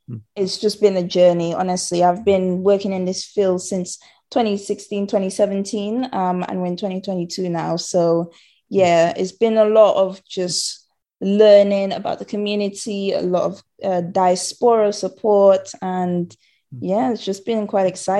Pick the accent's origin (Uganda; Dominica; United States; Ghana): Dominica; moved away as an adult; also born or lived in Hackney, United Kingdom; now in United Kingdom; So I was born in Hackney, actually. And then I went to Dominica with my grandmother. And then, yeah, I was pretty much raised in that environment, and then came to the UK for university and been here ever since.